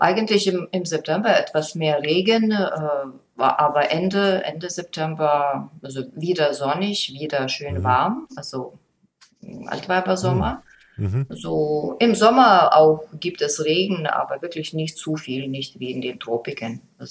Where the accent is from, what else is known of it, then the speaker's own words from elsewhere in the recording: Lithuania; German is a second language; Litauen ist mein Heimatland, aber ich kenne Lettland und Estland natürlich sehr gut, wie zweite Heimat, weil über 30 Jahre, wie gesagt.